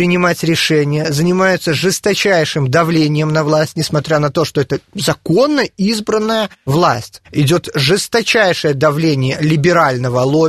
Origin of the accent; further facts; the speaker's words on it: Belarus; И, на мой взгляд, мы, белорусы